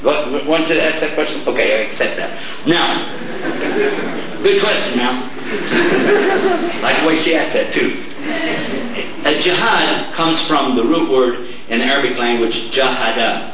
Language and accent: English; Texas, United States; Let me tell you a little story. I'm from Texas, okay? In Texas, we got a saying